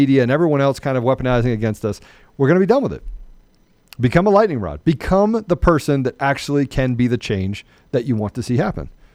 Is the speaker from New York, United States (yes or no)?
no; Washington, District of Columbia, United States; I mean, I grew up in the Washington, D.C. area.